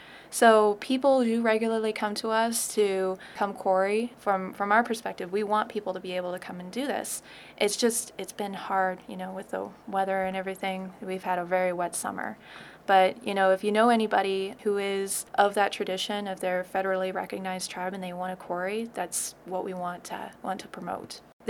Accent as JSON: {"language": "English", "region": "California", "country": "United States", "said": "I'm an interpretive ranger. I'm originally from California, and I'm here for the summer."}